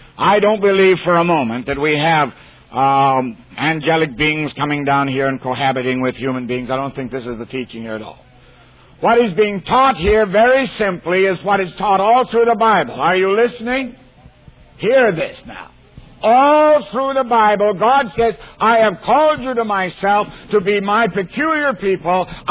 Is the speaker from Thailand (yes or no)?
no; Canada; Now, I'm a Canadian. I'm a visitor in your country.